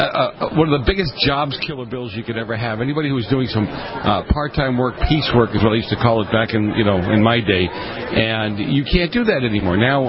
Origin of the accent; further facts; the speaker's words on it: California, United States; Well, I'm from California, so, you know, unless a water hose or a water pipe breaks, we don't see water like that.